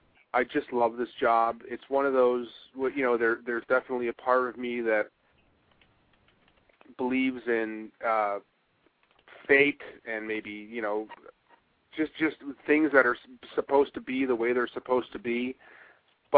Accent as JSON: {"language": "English", "town": "Chicago", "region": "Illinois", "country": "United States", "tie": "born or raised there", "said": "when I was growing up in Chicago, I do know that when I was 8, 9 years old, watching the Rose Bowl, we had 10 feet of snow outside my window"}